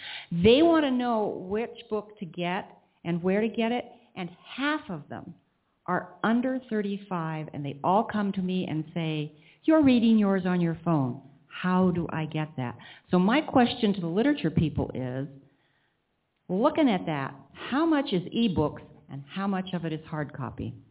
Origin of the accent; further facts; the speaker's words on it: San Francisco, California, United States; I'm from San Francisco, group 850.